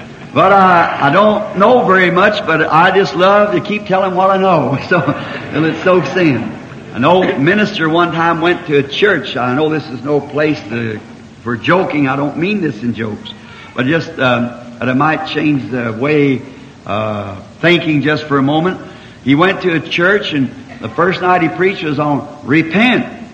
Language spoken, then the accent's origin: English; New York, United States; Said, years ago I come from New York here to see Chicago shook.